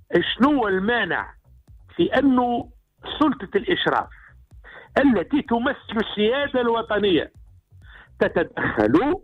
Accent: Tunisia; وأنا مواطن تونسي تتوفر في كل شروط الترشح

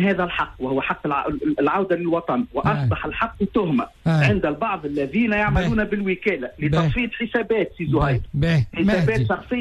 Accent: Tunisia; بالله نحب نعلم الجميع أني راني أنا مواطن تونسي أحمل الجنسية التونسية

